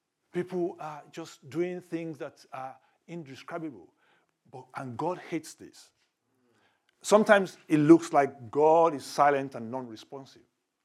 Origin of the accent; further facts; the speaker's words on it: Nigeria; because I come from Nigeria, I can tell this story.